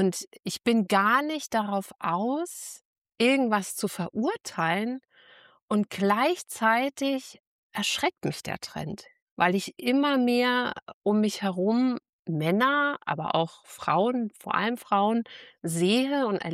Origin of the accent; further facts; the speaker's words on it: Rhineland-Palatinate, Germany; ich komme ja ursprünglich aus der Trierer Ecke.